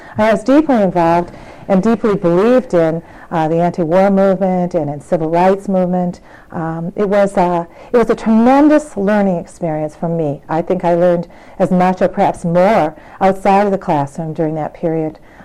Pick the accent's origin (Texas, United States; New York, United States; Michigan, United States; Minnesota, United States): Michigan, United States; Dearborn Heights; also born or lived in Detroit / Livonia; I was born in Detroit. I went to school, public schools in Dearborn Township, would be Dearborn Heights. Actually, I didn't. I went to Catholic school. I went to Divine Child Catholic School until I was about in fourth grade, and then we moved to Livonia.